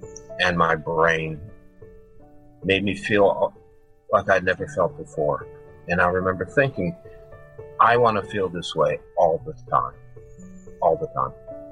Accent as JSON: {"language": "English", "town": "Havertown", "region": "Pennsylvania", "country": "United States", "tie": "born there", "also_born_or_lived": "Michigan", "said": "So I was born in Philadelphia, actually a little tiny town on the outskirts of Philadelphia called Havertown. And then we moved out to Michigan."}